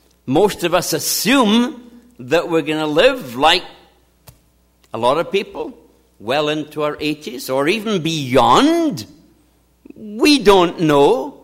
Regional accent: Scotland, United Kingdom; now in United States; I grew up in Scotland, and I always wanted to ski on powder snow.

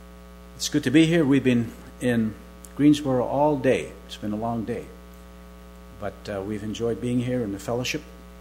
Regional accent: Montreal, Quebec, Canada; I'm originally from Montreal, Quebec, Canada.

